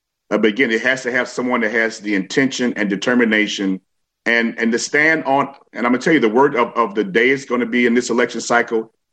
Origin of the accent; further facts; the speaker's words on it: Chicago, Illinois, United States; I am a Chicagoan, and I think almost all Chicagoans want the same thing.